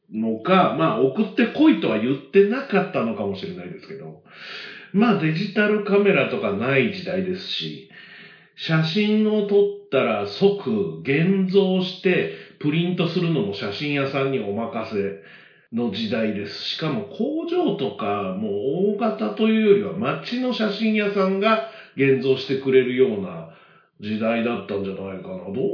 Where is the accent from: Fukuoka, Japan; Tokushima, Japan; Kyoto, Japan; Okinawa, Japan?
Kyoto, Japan; 僕京都ですから KBS 京都ならバッチリ入るんですけど、